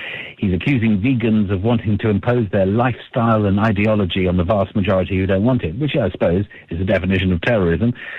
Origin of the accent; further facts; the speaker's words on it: United Kingdom; I say this as a Brit